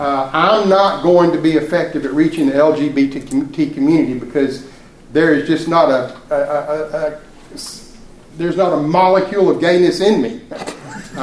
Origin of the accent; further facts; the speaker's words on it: Asheville, North Carolina, United States; I'm a native son of Asheville. I grew up in Asheville, and I've seen the changes over the years.